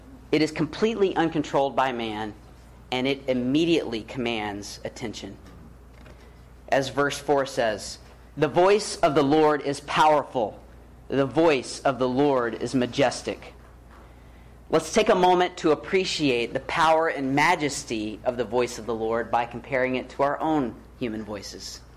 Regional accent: Alabama, United States; Now, even though I'm from Alabama, my favorite activity is to go surfing.

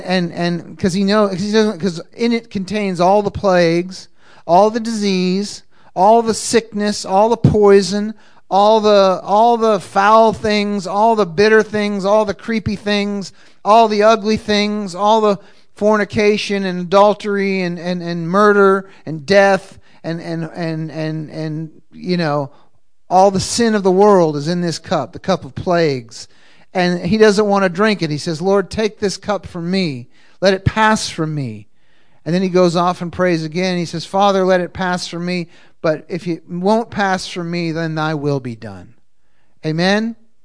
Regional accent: Boston, Massachusetts, United States; I came from Boston, moved all over the world, traveled all over the world, left my family, left my whole family behind.

